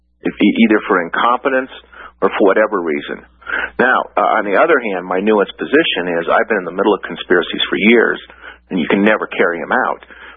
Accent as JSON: {"language": "English", "country": "United States", "said": "I'm speaking as an American citizen, not as an official, and I'd like to know."}